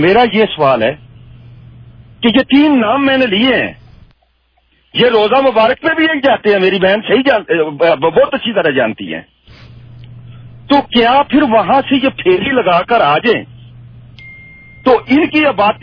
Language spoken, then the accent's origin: Urdu; Pakistan; میں بھی پاکستانی ہوں